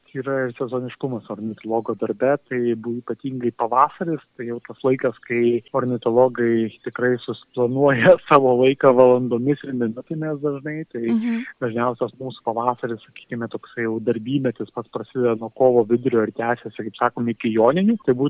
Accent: Kaunas County, Lithuania; augau Jonavos rajone, tokiam miškų apsuptame kaime, kur tikrai nebuvo ir daug vaikų. Taip pat mano tėtis buvo miškininkas, vasaras leidau pas senelius Merkinėje, Dzūkijoje, kurią be proto myliu.

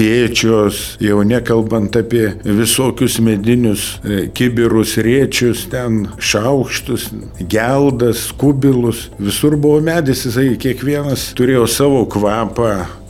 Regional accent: Prienai, Kaunas County, Lithuania; gimiau vidury beveik Lietuvos prie senelio Nemuno, Vingio didelio Prienuose ir vaikystė praėjo ant Prienų kalvų, nes miestelis yra Dauboj, vasarą prie Nemuno visą dieną, vakare stadione

